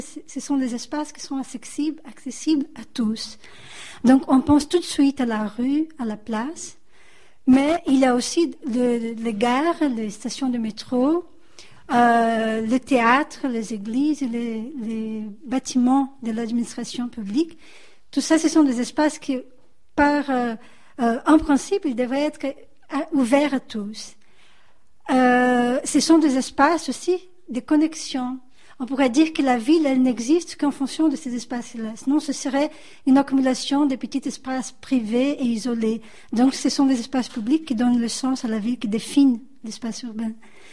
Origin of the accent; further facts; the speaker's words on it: Brazil; On voit au Brésil, je suis brésilienne, on voit au Brésil un phénomène qui devient de plus en plus courant